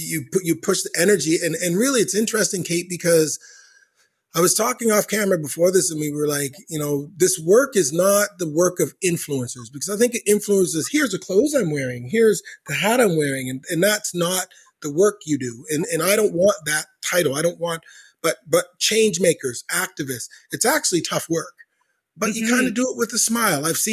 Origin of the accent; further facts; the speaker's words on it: Halifax, Nova Scotia, Canada; as a kid growing up in Halifax